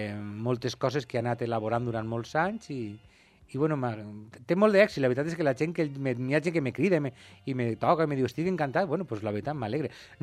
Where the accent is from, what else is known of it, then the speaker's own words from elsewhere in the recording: Pinedo, Valencian Community, Spain; jo soc de Pinedo, soc de l'Horta de València, i la cançó me recorda molt a La casa de mos iaios, que és en qui me vaig criar, perquè mos pares emigraren a Alemanya, i jo me quedé així, me criaren mos iaios.